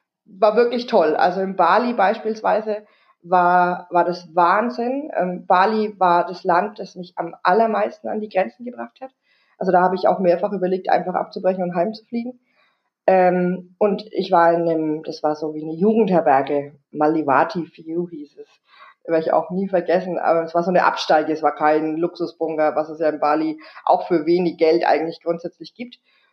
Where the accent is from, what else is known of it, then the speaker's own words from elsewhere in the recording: Germany; ich glaube, das ist deutsch. Ich glaube, da haben wir als Deutsche